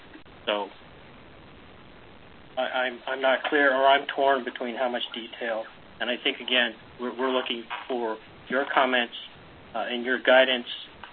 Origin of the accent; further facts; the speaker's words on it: Georgia, United States; accent: Georgia; I'm using my Georgia accent.